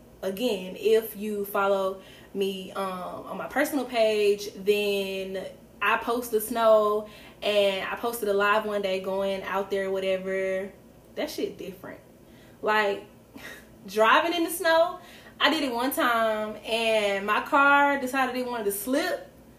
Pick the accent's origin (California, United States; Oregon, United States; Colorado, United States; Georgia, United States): Georgia, United States; Decatur; now in Kansas City, United States; If you know, I am from Decatur, Georgia, which is the east side of Metro Atlanta.